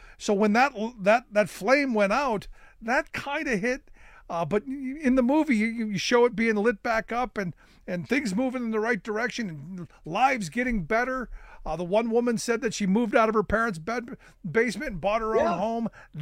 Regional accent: Cleveland, Ohio, United States; Because you brought my hometown of Cleveland, something positive happening to my hometown.

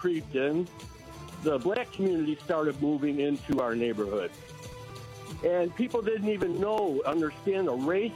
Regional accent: Detroit, Michigan, United States; And then I grew up in Detroit, and we were in a brand new neighborhood. My parents moved in. They paid $6,000 for their bungalow house.

